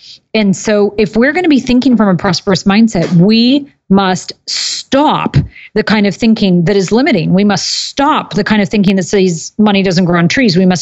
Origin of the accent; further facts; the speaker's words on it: Oregon, United States; but I'm from Oregon, we call them filberts